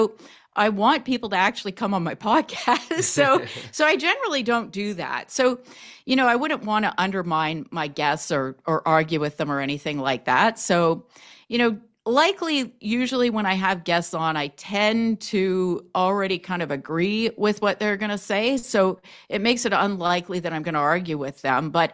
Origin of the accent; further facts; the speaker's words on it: Canada; because I'm from Canada and, you know, it's quite different.